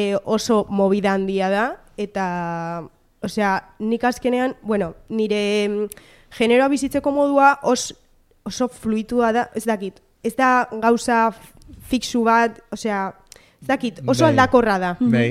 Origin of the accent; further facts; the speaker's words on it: Vitoria-Gasteiz, Basque Country, Spain; asko maite du Gasteiz, eta ni oso gasteiztarra naiz, oso.